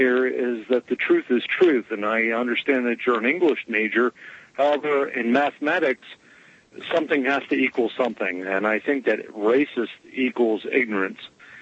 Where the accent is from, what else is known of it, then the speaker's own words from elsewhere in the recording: the North, United States; I am from the North